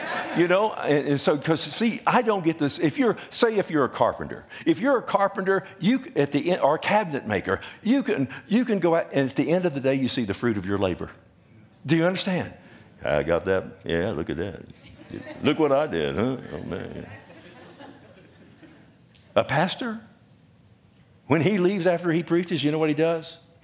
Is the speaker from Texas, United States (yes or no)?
yes; Texas, United States; No one tells me what to do. I'm my own man. I'm an American. I'm a Texan, by golly.